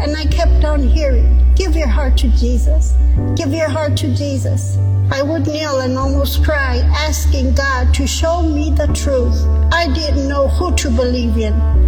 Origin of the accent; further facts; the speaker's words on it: León, Guanajuato, Mexico; I'm from León, Guanajuato, Mexico. 95% of the family are all Catholic.